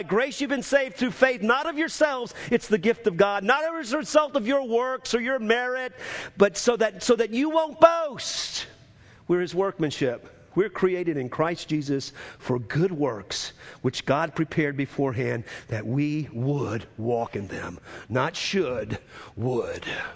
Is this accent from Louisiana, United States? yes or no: yes; New Orleans, Louisiana, United States; You know, I grew up in New Orleans, and I didn't see a lot of death.